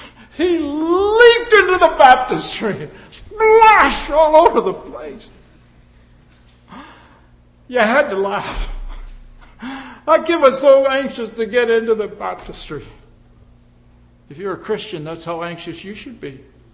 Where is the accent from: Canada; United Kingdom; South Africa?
Canada; Dryden, Ontario; I come from Dryden, Ontario. I was born in Dryden, Ontario. I've come 77 years now in my life.